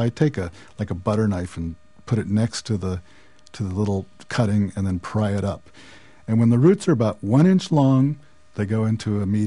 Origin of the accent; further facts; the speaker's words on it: United States; maybe because I'm an American, I like fast results.